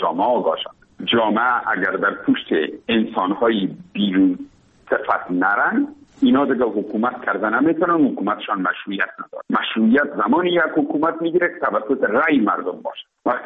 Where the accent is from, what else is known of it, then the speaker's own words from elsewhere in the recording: Afghanistan; تماما ما افغان هستیم